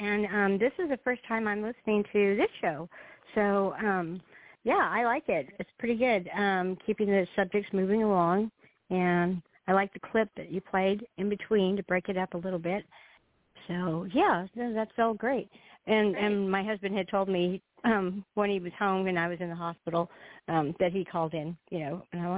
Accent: California, United States; I'm from California.

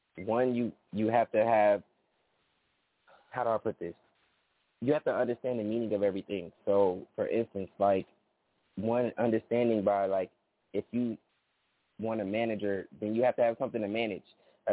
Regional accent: Atlanta, Georgia, United States; also born or lived in Michigan; I kind of grew up in Atlanta, really, I was born in Michigan, but I grew up in Atlanta.

